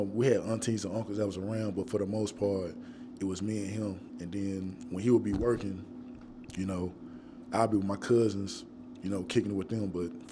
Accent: Memphis, Tennessee, United States; Like we grew up in South Memphis. Now that's a big neighborhood out there.

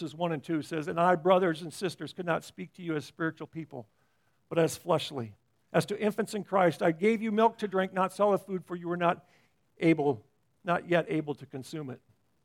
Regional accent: Iowa, United States; All the infants on the farm, where I grew up in Iowa, on the farm there, every lamb had milk from the mama ewe.

